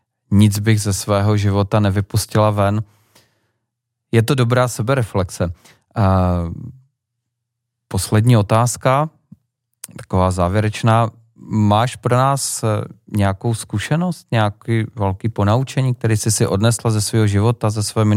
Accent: Olomouc, Olomouc Region, Czechia; já jsem Olomoučák a do Rožnova to mám necelou hodinu jízdy.

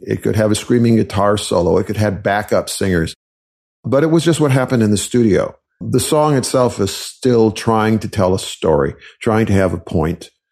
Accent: Wisconsin, United States; You know, as I'm sure you know, I was raised in Wisconsin, and my first exposure to folk music was via the folk music revival.

